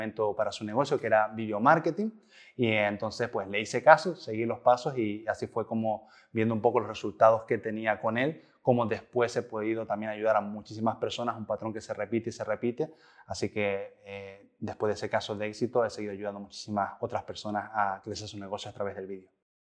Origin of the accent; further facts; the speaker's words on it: Canary Islands, Spain; sobre todo la comunidad autónoma que soy, que es de Canarias, un 70% paro juvenil